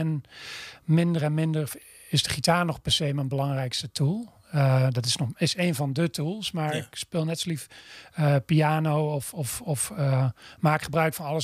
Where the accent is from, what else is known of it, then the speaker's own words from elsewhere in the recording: Dinxperlo, Gelderland, Netherlands; Ik ben opgegroeid in Dinxperlo.